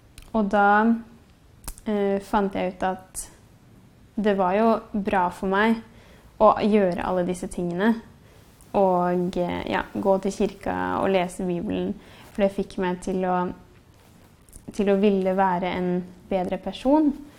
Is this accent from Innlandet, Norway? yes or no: no; Hønefoss, Buskerud, Norway; moved away as an adult; Jeg kommer da fra Hønefoss og har jeg bodde der til jeg var 19. Jeg vokst opp som på en måte en vanlig nordmann, som vil si ikke noe religion eller noe sånt I huset.